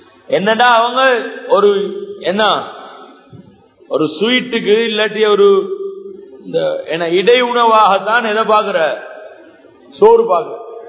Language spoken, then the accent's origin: Tamil; Sri Lanka; now in Pakistan; நாங்க ஸ்ரீலங்கன்ஸ் 2 பேர், பாகிஸ்தானியல் மத்தவங்க.